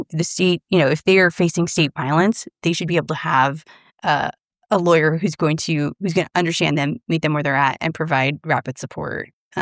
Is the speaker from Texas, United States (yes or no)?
yes; Texas, United States; I pick on Texas because it's my home state.